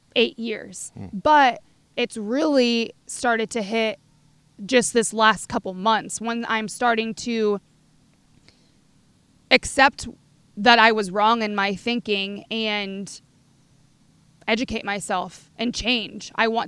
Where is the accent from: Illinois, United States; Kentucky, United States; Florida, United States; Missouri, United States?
Illinois, United States; Normal; Again, being born and raised in Normal